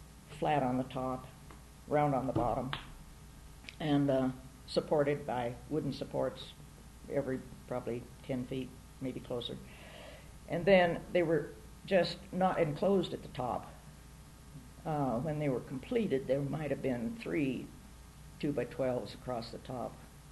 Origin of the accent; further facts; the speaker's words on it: Durango, Colorado, United States; born there; Then they moved to Durango. His job was moved to Durango, so then I was born in Durango.